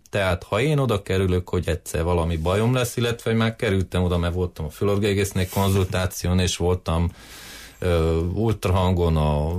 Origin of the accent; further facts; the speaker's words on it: Sândominic, Harghita, Romania; Én ott nőttem fel, Garados oldalába mászkáltam gyerekkoromba, és nagyon sok időt töltöttem Domokoson, rokonság ott van, Csíkszeredában